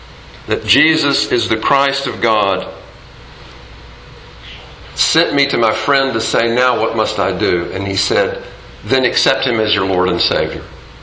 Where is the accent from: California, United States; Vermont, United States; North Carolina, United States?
North Carolina, United States; Fayetteville; his logic was one I'd never heard growing up in Fayetteville, North Carolina.